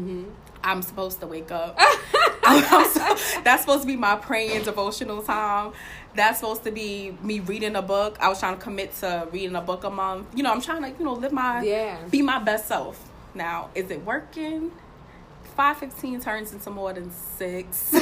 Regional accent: Long Island, New York, United States; growing up on Long Island, that's our mall.

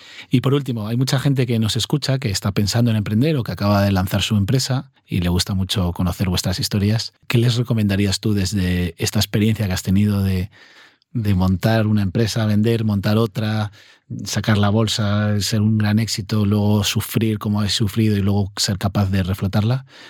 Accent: Spain; La verdad es que es un orgullo como, como español, ¿no?

